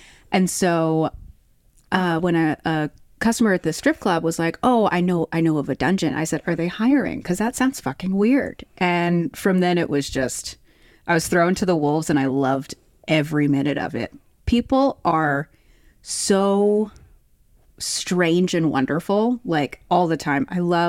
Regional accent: Texas, United States; So, I'm from the South. I'm from Texas and, you know, truly known for being a progressive and sexually positive state at all times.

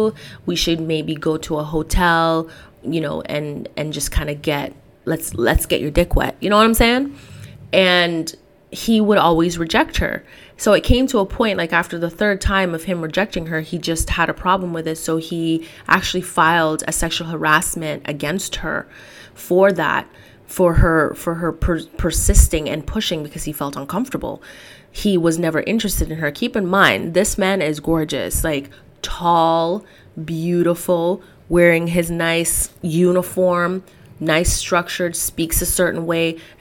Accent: Jamaica; And I am Jamaican and, of course, Black.

